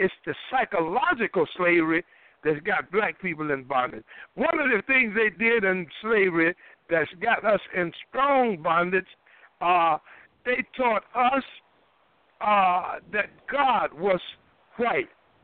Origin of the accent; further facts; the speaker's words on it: Durham, North Carolina, United States; a man I knew well in my hometown, Durham, North Carolina, I went by to see him